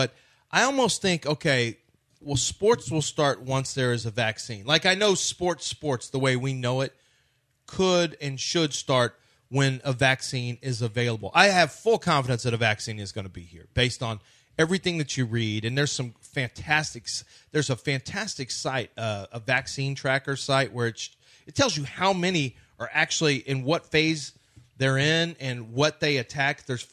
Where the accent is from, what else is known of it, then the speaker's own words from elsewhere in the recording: Texas, United States; Are you from Texas? Yes, we are from Texas. We do have Texas plates.